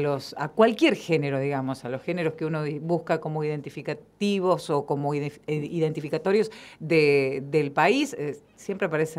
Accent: Argentina

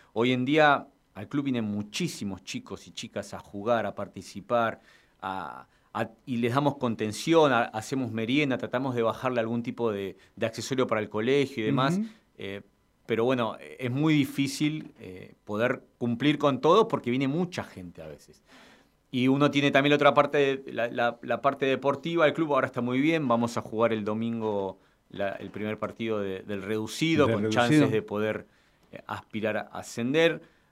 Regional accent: Dock Sud, Buenos Aires Province, Argentina; más del barrio de Dock Sud, que es un barrio humilde, que es donde yo me crié, donde yo nací, que es de donde vengo.

